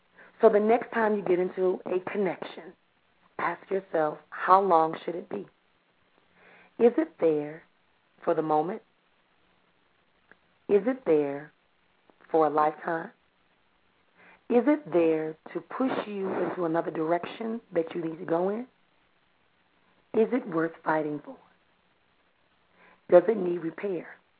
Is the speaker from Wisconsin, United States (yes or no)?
yes; Milwaukee, Wisconsin, United States; we want to thank Jackie for calling in all the way from Milwaukee here in my hometown.